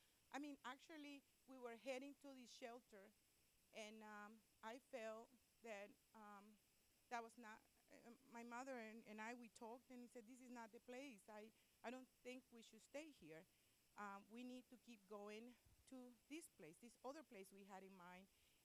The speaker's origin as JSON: {"language": "English", "region": "Managua", "country": "Nicaragua", "said": "I'm from Nicaragua, and when I was about 6 years old, we had the worst earthquake, it was back in '72 in Nicaragua. And it destroyed completely the country, especially Managua, where I was, where my home was."}